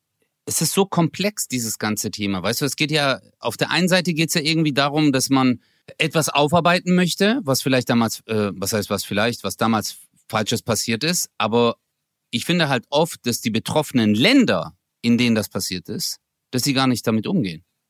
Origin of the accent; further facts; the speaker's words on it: Turkey; wenn ich schon als Türke Rassismus erlebe